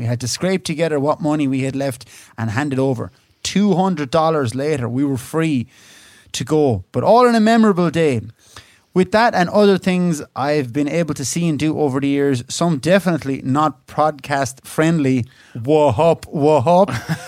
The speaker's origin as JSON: {"language": "English", "region": "Scotland", "country": "United Kingdom", "said": "I'm from Scotland. You'll remember us."}